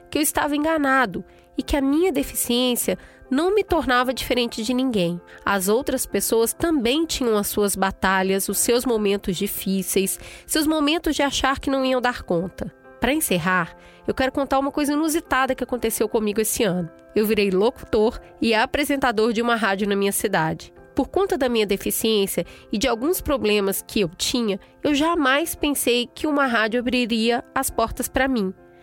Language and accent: Portuguese; Piauí, Brazil; tenho 21 anos. Eu sou piauiense com muito orgulho.